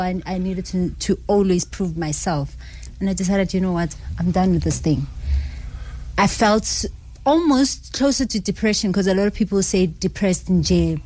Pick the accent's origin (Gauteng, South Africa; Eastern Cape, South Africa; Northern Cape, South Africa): Gauteng, South Africa; Alexandra; Yes, born and raised in Alex.